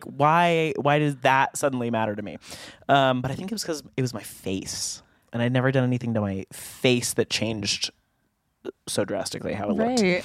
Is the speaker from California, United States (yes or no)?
yes; San Diego, California, United States; because we grew up in San Diego.